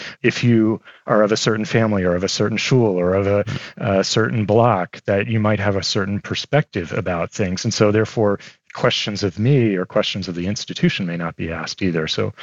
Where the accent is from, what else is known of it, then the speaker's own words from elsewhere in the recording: East Coast, United States; now in Detroit, United States; a reminder, I grew up on the East Coast, so I was also moving into Detroit.